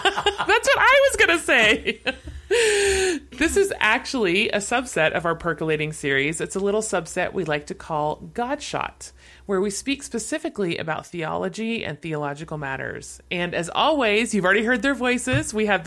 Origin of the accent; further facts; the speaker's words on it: Kansas, United States; I'm from Kansas. I don't know anything. I don't know any foreign language.